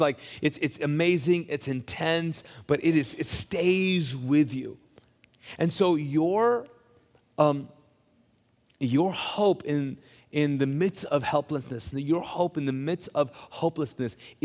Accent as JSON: {"language": "English", "country": "Kuwait", "tie": "born or raised there", "said": "I'm from the Middle East, and so I grew up there, and so most of my teenage years were in Kuwait"}